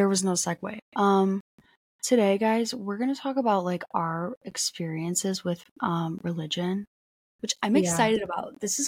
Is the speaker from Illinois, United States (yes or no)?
yes; Aurora, Illinois, United States; born there; also born or lived in St. Charles; I was born in Aurora, and then my family lived in St. Charles for the first year of my life, and then we moved.